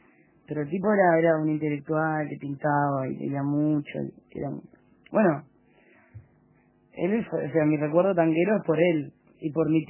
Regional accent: Montevideo, Uruguay; born there; Yo nací, ¿dónde? Acá en Montevideo, en La Española.

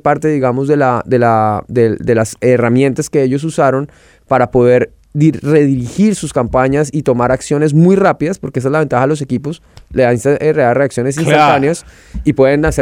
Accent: Colombia; Yo vengo, pues soy colombiano

